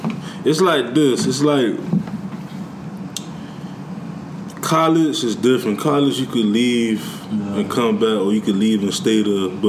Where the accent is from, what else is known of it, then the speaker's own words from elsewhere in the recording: Miami, Florida, United States; Miami, huh? I'm like, yeah, I'm from Miami. Like I'm from Florida.